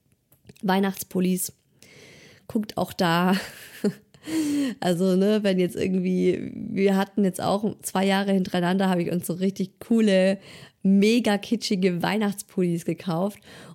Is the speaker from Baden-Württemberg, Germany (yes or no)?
yes; Baden-Württemberg, Germany; ich bin bei Ulm groß geworden